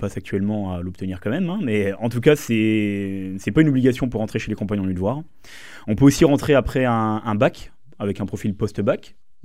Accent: Dijon, Bourgogne-Franche-Comté, France; Je suis originaire de Dijon, en Bourgogne. J'ai fait mon apprentissage là-bas.

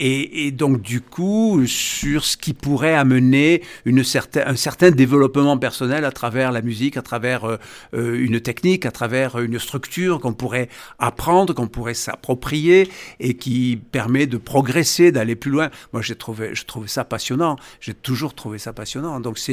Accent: Saint-Gaudens, Occitanie, France; moi j'ai grandi, je suis né à Saint-Gaudens et j'ai vécu à la Barthe-Rivière.

